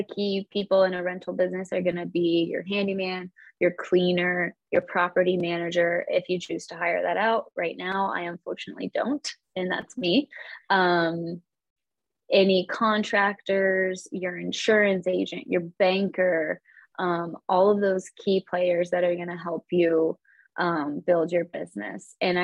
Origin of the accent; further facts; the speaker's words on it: Iowa, United States; Another huge advantage to investing where I grew up in Iowa, is that I just have connections and I know people